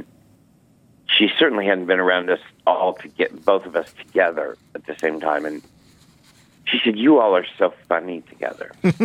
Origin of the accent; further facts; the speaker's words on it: Missouri, United States; also born or lived in New York City; I moved home to Missouri from New York City, and I stayed there for the most part. I still have an apartment that I rent half-time in New York City.